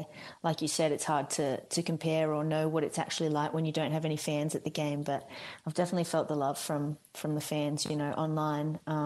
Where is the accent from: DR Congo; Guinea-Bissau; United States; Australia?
Australia; I'm Australian.